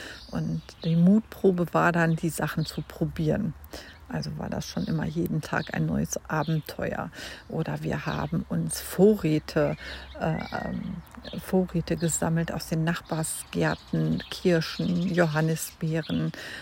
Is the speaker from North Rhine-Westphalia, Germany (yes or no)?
yes; North Rhine-Westphalia, Germany; also born or lived in Düsseldorf; Ja, als Kind, wie gesagt, bin ich im Sauerland groß geworden.